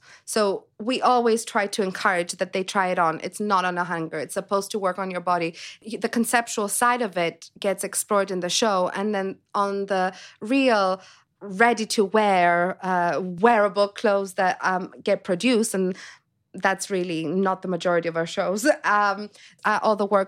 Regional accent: Greece; moved away; And also growing up in Greece, fashion wasn't really an industry that you grew up looking up to.

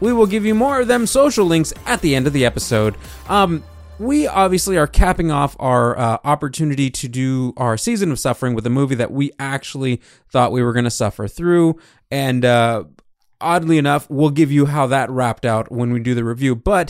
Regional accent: Texas, United States; Look, I'm from Texas.

